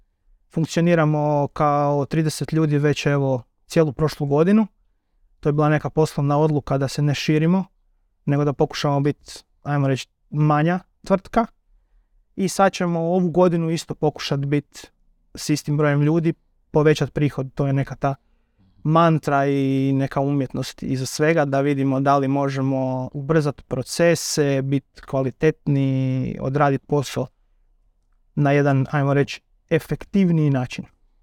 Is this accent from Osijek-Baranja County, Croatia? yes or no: no; Bjelovar, Bjelovar-Bilogora County, Croatia; born there; also born or lived in Rijeka; now in Istria, Croatia; rođen sam u Bjelovaru, studirao u Rijeci i živim evo 10 godina u Istri